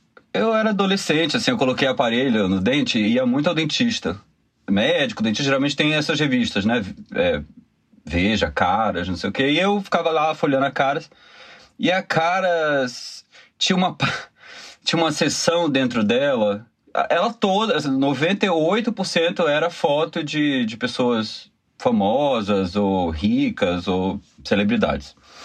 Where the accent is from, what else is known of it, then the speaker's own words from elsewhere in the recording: Bahia, Brazil; eu sou baiano, tenho 37 anos, sou economista de formação, eu trabalho com educação, sou pesquisador, gestor público.